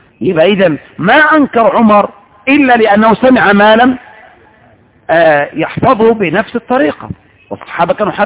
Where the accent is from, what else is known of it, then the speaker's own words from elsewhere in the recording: Egypt; دي كانت عندنا في مصر.